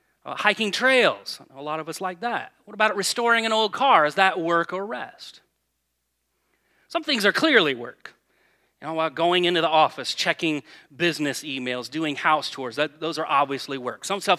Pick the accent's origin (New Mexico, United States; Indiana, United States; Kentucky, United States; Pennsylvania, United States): Indiana, United States; And since we're from Indiana, we'll change it a little bit.